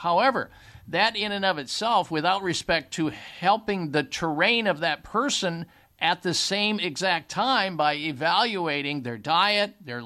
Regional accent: Iowa, United States; also born or lived in Wisconsin / Minnesota / Canada; Oh, I grew up in Iowa, spent a lot of time in Wisconsin, Minnesota, and Canada

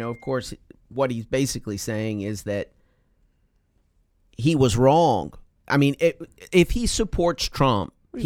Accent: the South, United States; You know, as a Southerner.

